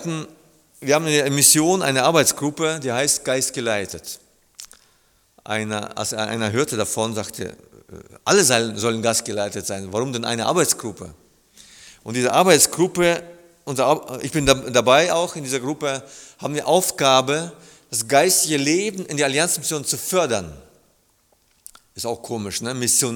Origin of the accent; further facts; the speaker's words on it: Germany; weil ich bin aus Deutschland